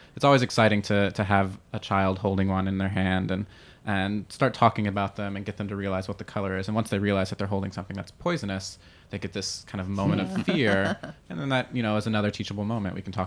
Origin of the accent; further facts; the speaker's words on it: Georgia, United States; I've read they go as far north as North Carolina, but I never saw them growing up in Georgia, so I don't.